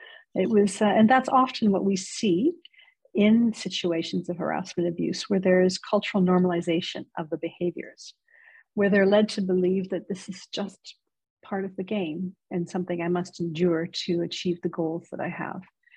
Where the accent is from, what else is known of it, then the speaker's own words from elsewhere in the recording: Canada; So a Canadian NHL, so very dear to me as a Canadian.